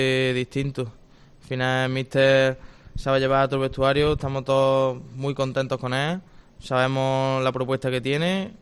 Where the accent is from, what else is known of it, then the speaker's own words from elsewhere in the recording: Córdoba, Andalusia, Spain; como cordobés, jugar en el Córdoba es un sueño y sí que es verdad que jugar en el equipo de tu tierra